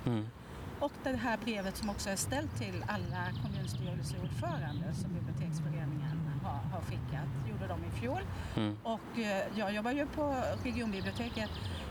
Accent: Västerbotten County, Sweden; Så ser det ju inte riktigt ut för oss hemma i Västerbotten

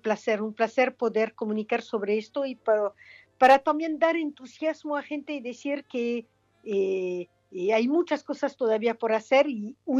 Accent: France; Spanish is a second language; now in Argentina; yo tengo 30 años de Argentina y que te digo, amo este país y me siento, no te voy a decir soy argentina, tengo un solo pasaporte que es francés y soy francesa, pero mi país de corazón es la Argentina

